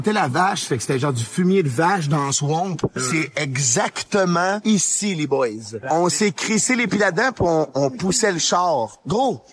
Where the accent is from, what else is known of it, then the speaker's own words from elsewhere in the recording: France; Je suis français.